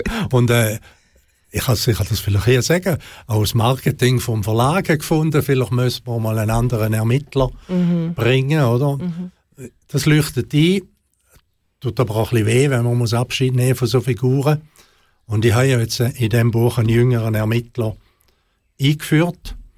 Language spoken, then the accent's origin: German; Switzerland; als Schweizer stehen wir recht gut